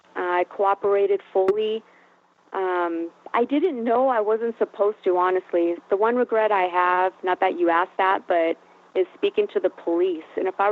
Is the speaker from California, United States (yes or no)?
yes; Buena Park, California, United States; I grew up in Orange County. I grew up in Buena Park, born and raised there till I was 14 years old. I went to school out there.